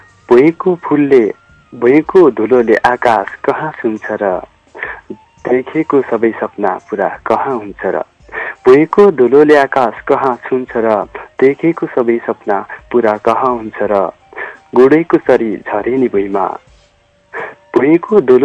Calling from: Darjeeling, West Bengal, India; दार्जिलिङबाट

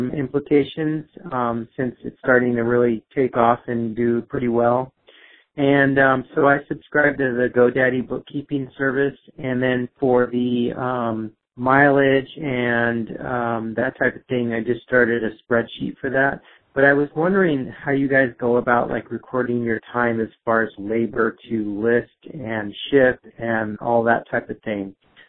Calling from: Fremont, California, United States; I'm from Fremont, California.

